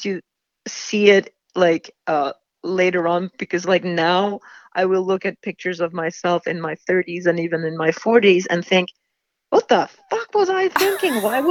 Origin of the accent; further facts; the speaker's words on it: Sweden; It was rough growing up in Sweden.